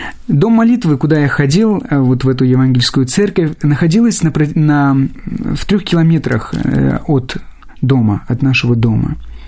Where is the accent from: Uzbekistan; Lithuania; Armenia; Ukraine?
Armenia; first language Armenian; Russian is a second language; now in Moscow, Russia; я тогда не мог даже разговаривать на литературном армянском языке, только знал свой диалект, который многие не понимают.